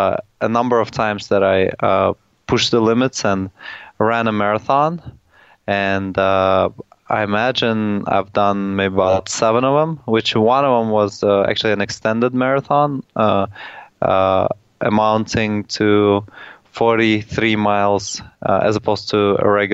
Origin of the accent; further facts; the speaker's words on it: Tashkent, Uzbekistan; Well, I grew up in the capital, and you know, it's transformed quite a bit